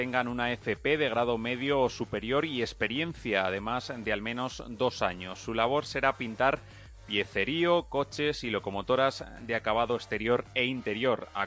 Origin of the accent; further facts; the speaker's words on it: Leganés, Community of Madrid, Spain; now in Madrid, Spain; yo soy de Leganés, pero ya vivo en Madrid, así que ya siento San Isidro como mío